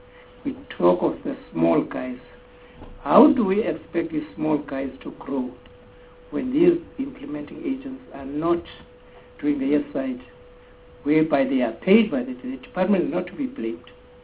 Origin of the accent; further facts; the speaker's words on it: Eastern Cape, South Africa; Then the state of the schools, as my colleagues have said, in the Eastern Cape, they are horrible. I'm from the Eastern Cape.